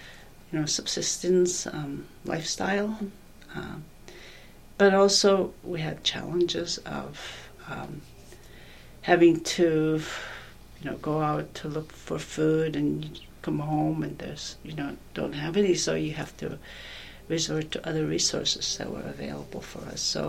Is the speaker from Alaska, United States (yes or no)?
yes; Savoonga, Alaska, United States; born and raised in Savonga